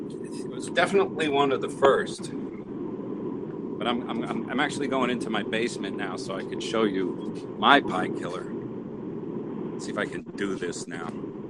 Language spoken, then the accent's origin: English; New Paltz, New York, United States; I am from New Paltz, New York, about 80 miles north of New York City.